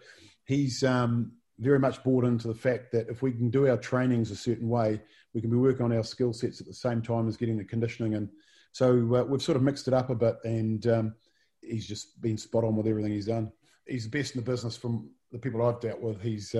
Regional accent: New Zealand; as a New Zealander

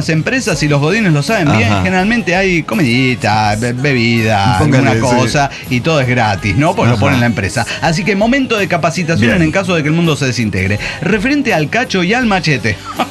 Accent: Ecuador; now in Mexico; Llamado así en Ecuador, mi tierra

